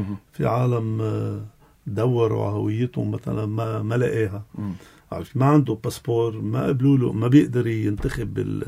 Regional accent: Lebanon; نحن كلبناني

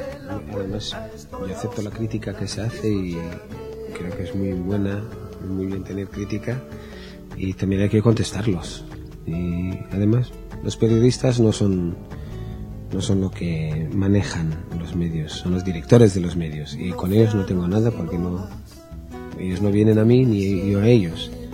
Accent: Israel; Spanish is a second language; Mi madre es de Palestina, yo soy de Israel.

